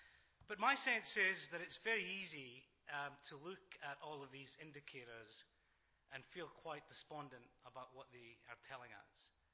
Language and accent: English; Scotland, United Kingdom; The only thing worse than being an economist, I guess, is being a Scottish economist in an environment like this.